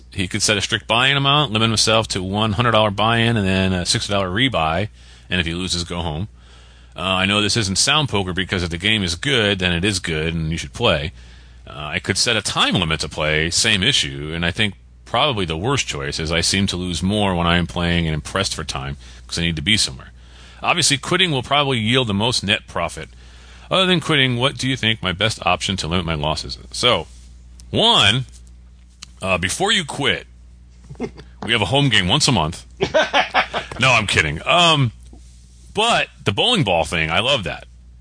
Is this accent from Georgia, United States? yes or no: no; Connecticut, United States; Very exciting, my home state, Connecticut.